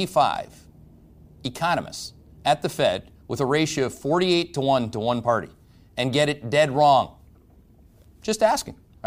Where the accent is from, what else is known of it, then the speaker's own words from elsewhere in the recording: Canada; now in United States; I'm a Canadian. Like, I have a green card. I have a beautiful American family.